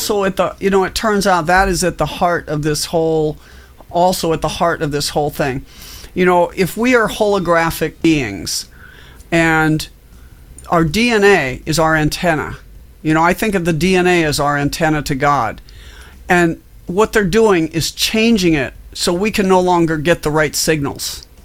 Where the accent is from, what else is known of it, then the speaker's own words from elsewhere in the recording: Midwest, United States; also born or lived in Japan; I'm this girl from the Midwest in the U.S., you know, why would I happen to know this?